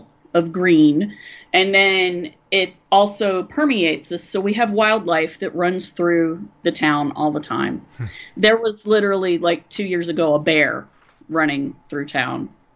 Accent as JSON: {"language": "English", "region": "West Virginia", "country": "United States", "tie": "born or raised there", "said": "And I grew up in West Virginia, which is very, very weird. So that's saying a lot if Athens is weirder than that."}